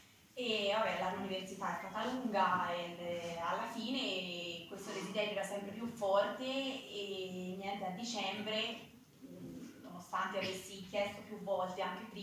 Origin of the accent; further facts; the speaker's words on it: Tuscany, Italy; Io sono toscana, sto a Empoli, provincia di Firenze